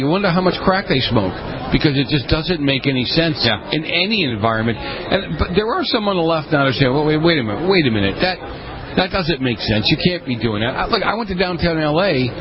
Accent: Boston, Massachusetts, United States; I grew up in Boston, a whole different animal

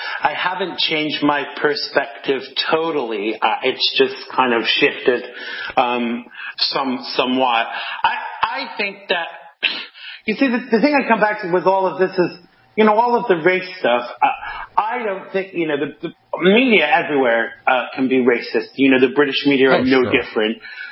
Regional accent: United States; now in United Kingdom; being an American living in the UK, from my perspective.

